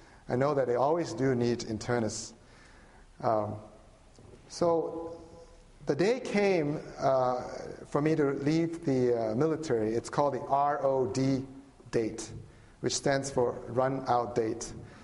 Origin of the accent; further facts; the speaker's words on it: Singapore; It is as if a part of it is so familiar to my culture growing up in Singapore, being a Chinese in heritage, yet another part of it is so foreign, the communist, atheistic part.